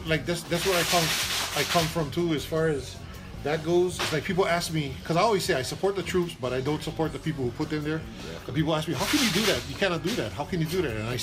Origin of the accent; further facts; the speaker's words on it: Hawaii, United States; because as a Hawaiian, we're still looking for our independence.